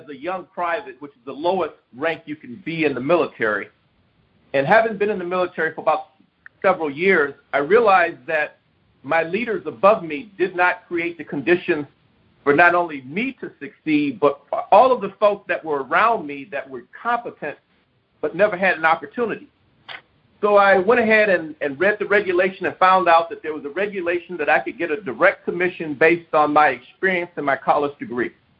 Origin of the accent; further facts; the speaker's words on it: Detroit, Michigan, United States; I grew up in Detroit and I just needed an opportunity to start all over again.